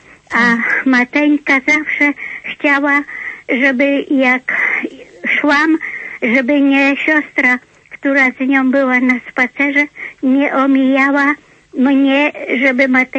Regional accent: Lublin, Lublin Voivodeship, Poland; ja jestem z Lublina. Jestem absolwentką z Lasek. Skończyłam szkołę w Laskach.

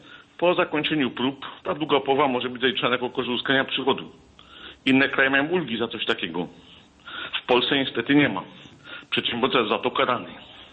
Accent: Silesian Voivodeship, Poland; accent: Silesian; Powinna być prosta zasada podziału 50-50, tak mówimy po śląsku.

